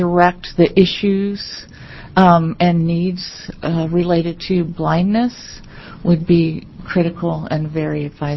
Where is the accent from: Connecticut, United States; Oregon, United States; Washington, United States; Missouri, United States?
Oregon, United States; Cave Junction; I am from Cave Junction, Oregon.